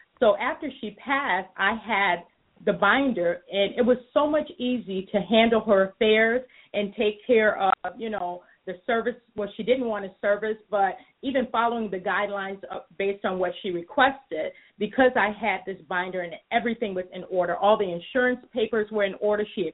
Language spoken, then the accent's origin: English; Los Angeles, California, United States; born there; also born or lived in Barbados; now in Illinois, United States; I am actually here in Illinois. I was a Navy kid. I was born in Los Angeles and lived in the Caribbean Islands, Barbados, for 3 years as a little girl.